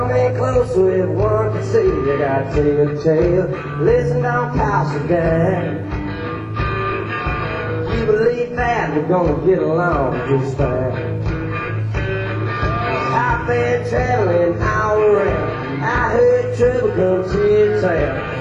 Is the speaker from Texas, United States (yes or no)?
yes; San Antonio, Texas, United States; I'm from San Antonio, Texas.